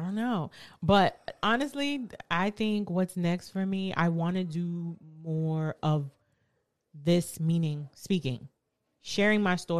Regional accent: Brooklyn, New York, United States; the fact that I'm from Brooklyn, which is someplace that people connect to, they have a friend or a family.

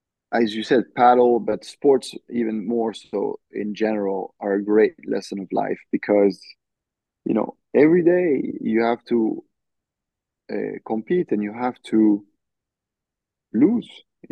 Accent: France; representing France, you know, representing my home country to play in the international events for 10 years

